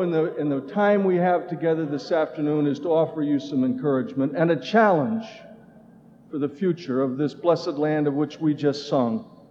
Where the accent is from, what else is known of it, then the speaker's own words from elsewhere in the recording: Texas, United States; this great choir from Metropolitan Baptist in my home state of Texas.